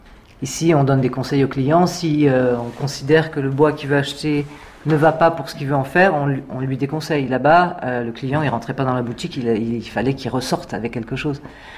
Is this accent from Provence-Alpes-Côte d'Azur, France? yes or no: no; Paris, Île-de-France, France; Et je viens au départ de Paris. Voilà. Et j'ai travaillé à Paris dans des structures tout à fait classiques.